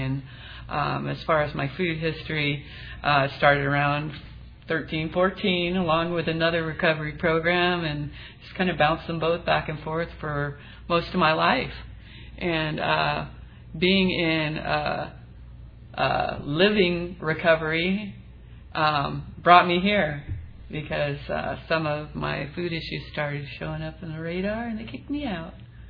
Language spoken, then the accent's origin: English; San Diego, California, United States; I'm from Pacific Beach in San Diego